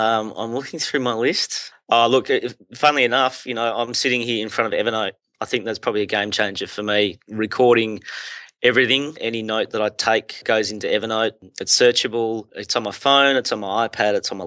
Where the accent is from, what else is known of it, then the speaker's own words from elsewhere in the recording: Australia; And we're from Australia.